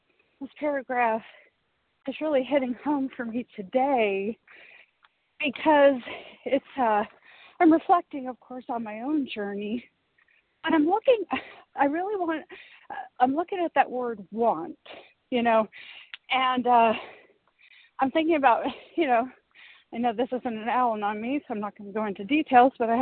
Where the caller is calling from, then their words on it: Georgia, United States; gratefully recovered in Georgia.